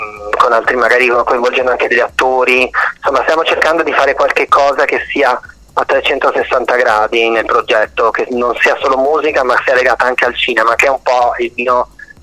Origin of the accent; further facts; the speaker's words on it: Veneto, Italy; now in Rome, Italy; avendo lo studio di abitazione a Roma, perché io sono veneto, però vivo a Roma da 20 anni